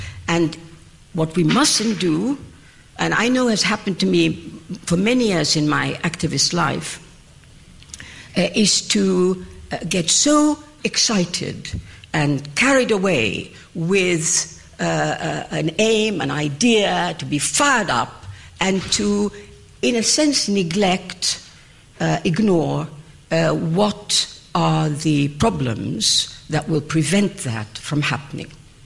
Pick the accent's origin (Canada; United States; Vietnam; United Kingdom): United Kingdom; England; I was brought up in Europe, as you know, or as you heard, and I was brought up in England